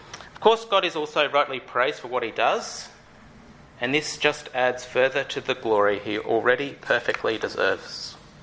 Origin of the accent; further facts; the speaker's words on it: Queensland, Australia; accent: Queensland; I guess my pronunciation's giving me away as a Queenslander.